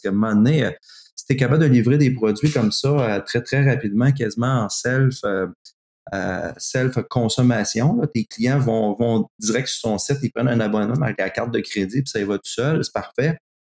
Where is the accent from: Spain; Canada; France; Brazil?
Canada; Quebec City, Quebec; J'étais de Québec, un tout petit marché.